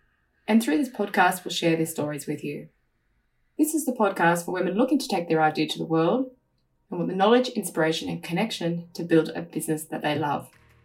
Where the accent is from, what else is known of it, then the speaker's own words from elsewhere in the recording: New South Wales, Australia; now in Sydney, Australia; I grew up in the Blue Mountains, surrounded by a beautiful bush, lots of wildlife, and now I live in southern Sydney, very close to the ocean.